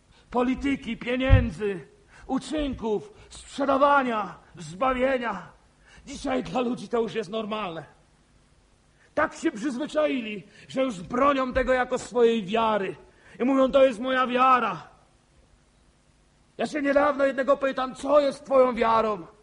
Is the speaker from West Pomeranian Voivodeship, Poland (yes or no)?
no; Lesser Poland, Poland; Jeszcze tu jako górale to sobie napiemy pod górkę.